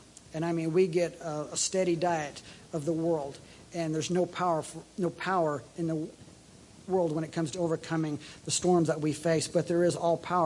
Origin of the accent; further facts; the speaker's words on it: Coronado, California, United States; You know, when we grew up in California, one of the nicest things, my dad was in the Navy 31 years, and we lived on Coronado on the beach down there